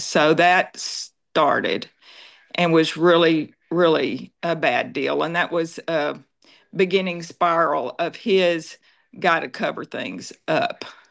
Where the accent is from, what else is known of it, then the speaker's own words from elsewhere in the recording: Arkansas, United States; I grew up in Arkansas, and my grandmother always said I was very hard-headed and stubborn.